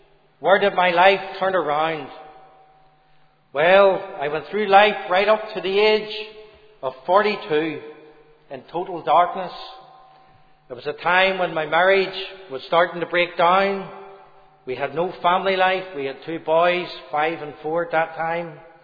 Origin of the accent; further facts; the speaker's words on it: Rathcoole, Northern Ireland, United Kingdom; I was brought up in Rathcoole. I was born in 1960, the youngest of six boys